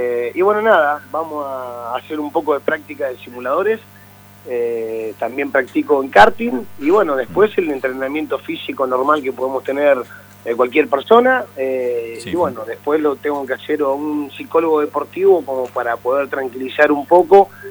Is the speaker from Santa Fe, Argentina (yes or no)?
no; Río Colorado, Río Negro, Argentina; algunas empresas de mi pueblo, Río Colorado